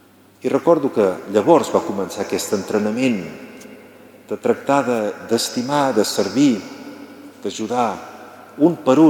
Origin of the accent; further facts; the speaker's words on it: Girona, Catalonia, Spain; quan a mi, de jovenet, jo soc de Girona ciutat